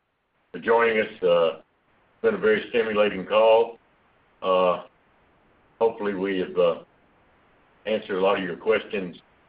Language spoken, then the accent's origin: English; United States; You know, I went to Canada the first time as an American, and that's not fun to begin with.